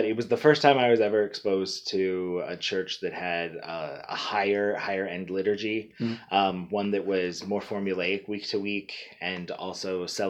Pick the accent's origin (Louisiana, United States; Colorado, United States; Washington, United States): Washington, United States; Snohomish; So I grew up in Snohomish.